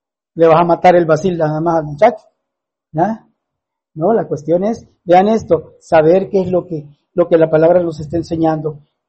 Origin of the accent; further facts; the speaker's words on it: Argentina; ¿y usted es argentina? Ah, sí, le dije, yo soy argentino.